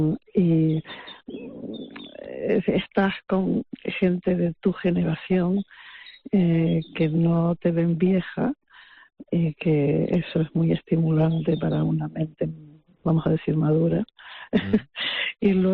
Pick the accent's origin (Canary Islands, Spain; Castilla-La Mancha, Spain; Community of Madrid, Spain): Canary Islands, Spain; Santa Cruz de Tenerife; moved away as an adult; Sí, sí, sí, de Tenerife de toda la vida.